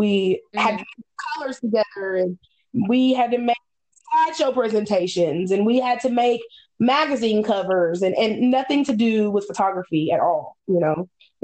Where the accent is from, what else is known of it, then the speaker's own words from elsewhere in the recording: Georgia, United States; And it's crazy because I grew up in Georgia and now she's in Georgia.